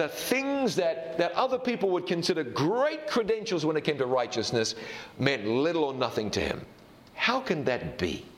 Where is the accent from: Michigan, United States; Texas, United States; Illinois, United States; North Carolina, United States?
North Carolina, United States; as we say in the South, and I'm from the South, you know, North Carolina.